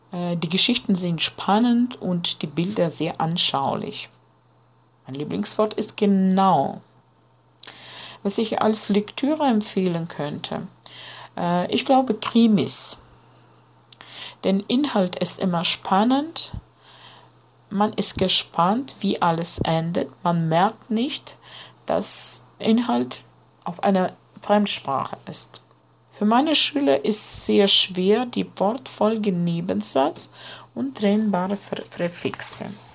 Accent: Latvia; now in Riga, Latvia; Ich komme aus Lettland. Ich wohne in Riga

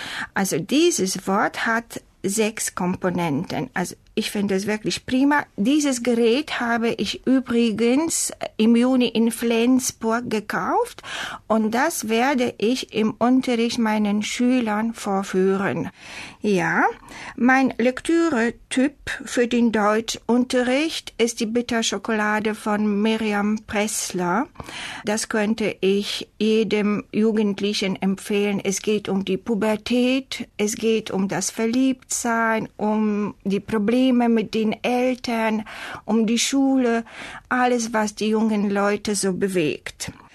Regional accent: Warsaw, Masovian Voivodeship, Poland; German is a second language; Ich komme aus Warschau, aus Polen. Ich bin in der zweiten Hälfte des 20. Jahrhunderts geboren worden.

